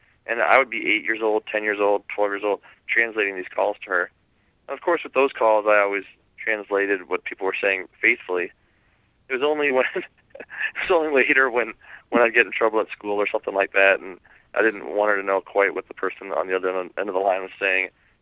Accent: Ann Arbor, Michigan, United States; Well, I grew up in Michigan, in Ann Arbor, a college town, but, you know, you drive 20 minutes any direction and you see towns like Medora, towns who had definitely had a golden past, but whose best times are behind them.

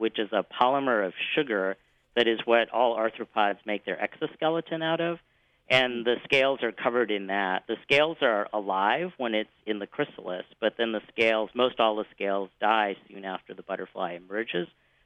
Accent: Texas, United States; I was 8 years old and I found a dead giant swallowtail in my yard where I grew up in Texas

